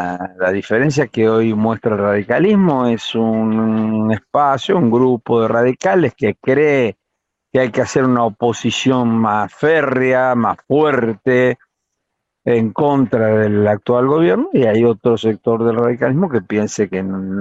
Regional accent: Santa Fe, Argentina; Yo soy santafesino y ese es el nombre del frente en Santa Fe.

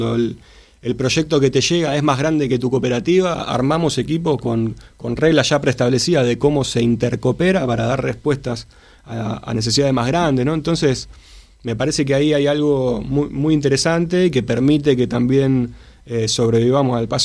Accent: Argentina; ¿Viste cómo somos los argentinos, ¿no?

